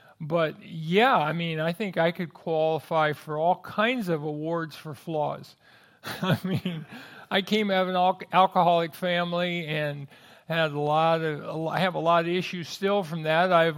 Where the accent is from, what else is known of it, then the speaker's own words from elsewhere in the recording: California, United States; Or I grew up in California, and Blythe is a place you wouldn't want to be the mayor, I don't think.